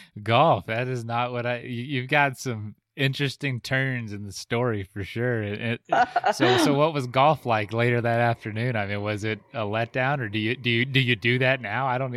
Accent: Florida, United States; From what I know, growing up in Florida, you can do that till you're pretty old.

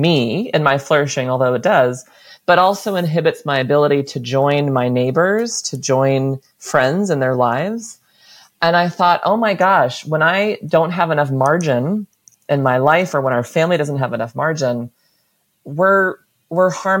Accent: United States; Because so much of my identity, especially I think as an American, is wrapped up in producing stuff and consuming stuff.

